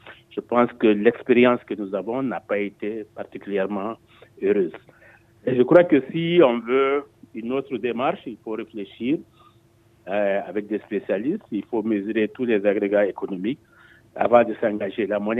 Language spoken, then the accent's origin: French; Mali; en tant que Malien